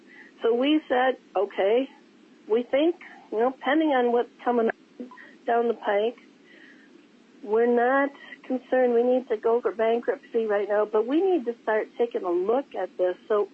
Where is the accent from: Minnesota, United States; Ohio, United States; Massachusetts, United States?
Minnesota, United States; Canton; from Canton, Minnesota, down in the southeast corner of Minnesota.